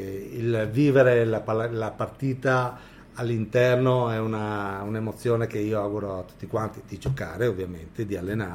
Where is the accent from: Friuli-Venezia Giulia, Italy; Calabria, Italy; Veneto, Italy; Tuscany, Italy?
Friuli-Venezia Giulia, Italy; Monfalcone; Io sono cresciuto in Friuli Venezia Giulia, anzi in Venezia Giulia, a Monfalcone.